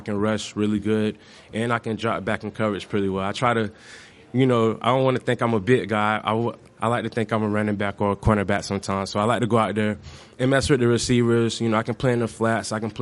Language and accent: English; St. Petersburg, Florida, United States; I come from St. Petersburg, Florida